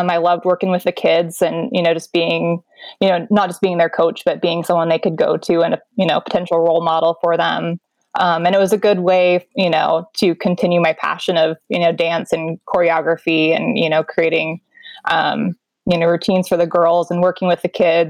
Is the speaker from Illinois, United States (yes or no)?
no; Chinook, Washington, United States; I actually worked at a coffee shop in my hometown, and it was right on the port. It was the port of Chinook there.